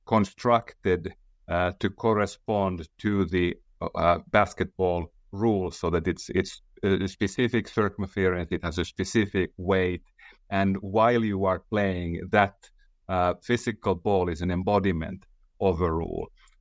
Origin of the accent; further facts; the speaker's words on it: Finland; English is a second language; I'm from Finland